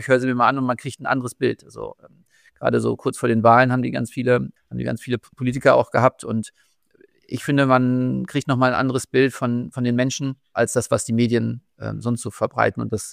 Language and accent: German; Hamburg, Germany; Ich komme aus Hamburg